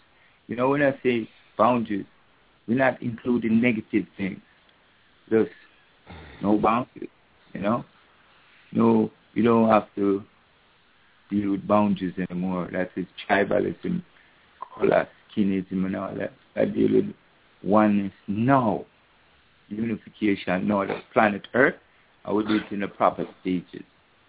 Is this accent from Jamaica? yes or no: yes; Jamaica; when I was a boy growing up in Jamaica